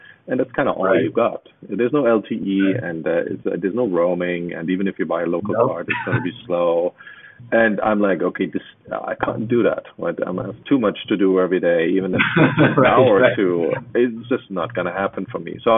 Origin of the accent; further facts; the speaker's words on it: Germany; I grew up in Eastern Germany, so I know what it does to people's minds.